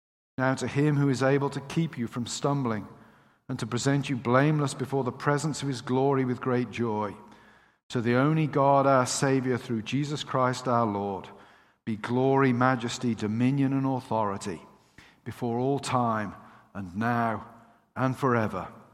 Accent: England, United Kingdom; I'm English.

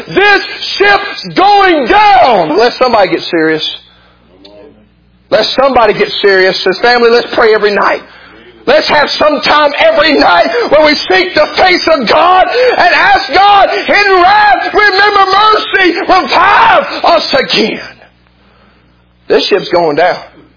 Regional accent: United States; I'm an American.

